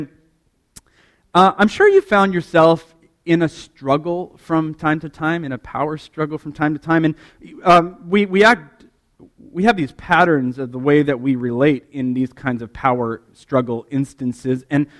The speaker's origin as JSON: {"language": "English", "country": "Canada", "tie": "born or raised there", "said": "I grew up in Canada, and at recess we'd play hockey"}